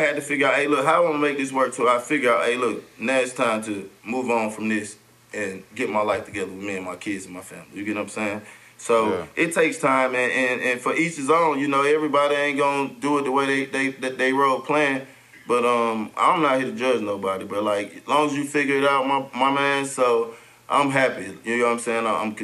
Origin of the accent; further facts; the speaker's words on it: Atlanta, Georgia, United States; Everybody, I grew up in Bankhead Projects, where … them from.